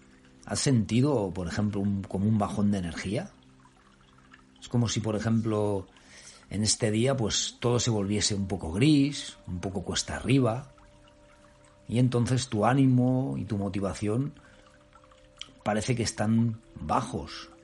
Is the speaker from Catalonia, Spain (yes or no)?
yes; Barcelona, Catalonia, Spain; born there; he regresado a Barcelona, a mi ciudad natal